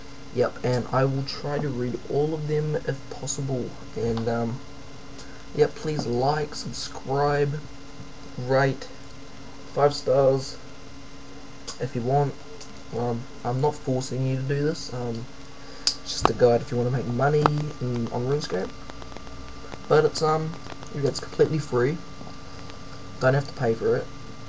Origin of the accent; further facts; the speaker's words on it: New Zealand; I'm from New Zealand and I make podcasts.